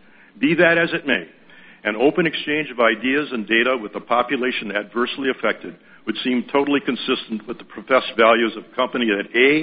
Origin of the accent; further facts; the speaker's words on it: Waupaca, Wisconsin, United States; from Waupaca, Wisconsin.